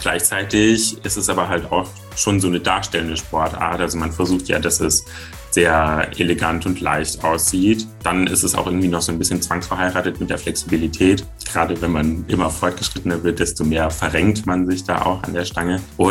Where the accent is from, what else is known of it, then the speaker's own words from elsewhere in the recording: Giessen, Hesse, Germany; Hi, ich bin … ich bin 25 Jahre alt, ich komme aus Gießen